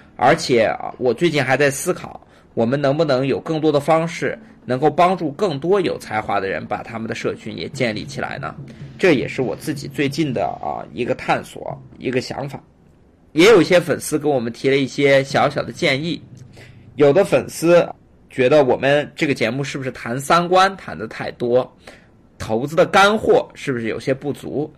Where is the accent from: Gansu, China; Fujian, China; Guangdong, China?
Guangdong, China; Huizhou; 这时候我回到了我的家乡啊，广东惠州啊，现在我就在广东惠州给大家拜个年。